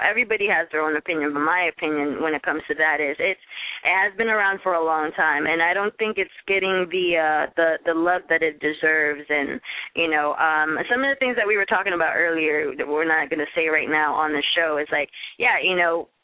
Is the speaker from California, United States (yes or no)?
yes; Sacramento, California, United States; now in Los Angeles, United States; I'm from Sacramento, California, and, man, I've been a dancer all my life, but came out here to L.A. about 7 years ago.